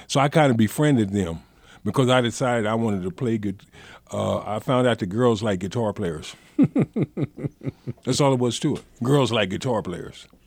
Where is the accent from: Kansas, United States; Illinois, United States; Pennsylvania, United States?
Kansas, United States; Manhattan; Well, I was born in Kansas City, Kansas, but I lived in Kansas City, Missouri. And in 1955, my father got killed on 10th and Woodland. And my mother was from Manhattan, Kansas. So she decided around 58 we was going to move back up to Manhattan, Kansas.